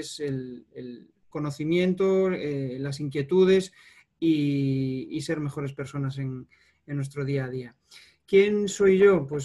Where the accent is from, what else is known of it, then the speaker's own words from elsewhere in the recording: Galicia, Spain; Pues yo soy de Galicia, con lo cual estudié aquí en mi comunidad.